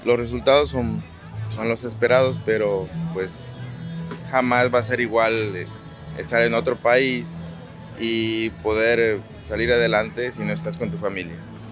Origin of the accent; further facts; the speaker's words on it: Cárdenas, Tabasco, Mexico; Soy de Tabasco, de Cárdenas, Tabasco y pues ya, estamos por acá.